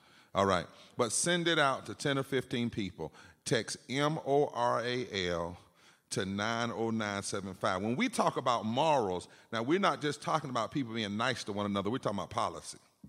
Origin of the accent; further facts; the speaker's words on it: Plymouth, North Carolina, United States; Let's welcome North Carolina. And specifically Plymouth, my hometown.